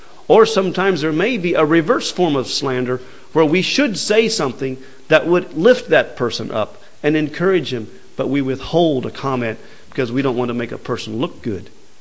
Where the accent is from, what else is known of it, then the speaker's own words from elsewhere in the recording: United States; I'm from America. I'm sorry. There's no room for prejudice against Americans this morning.